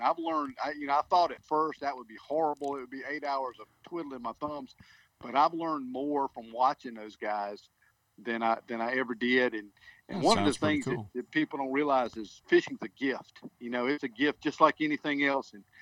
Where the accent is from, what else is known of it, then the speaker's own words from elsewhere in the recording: South Carolina, United States; And I'm from South Carolina. We don't do snow.